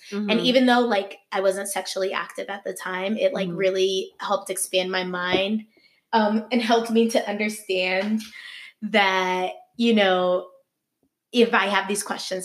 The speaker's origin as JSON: {"language": "English", "town": "Philadelphia", "region": "Pennsylvania", "country": "United States", "tie": "born or raised there", "said": "I grew up in Philadelphia, and I was lucky enough to have like a really good sex education compared to like my peers"}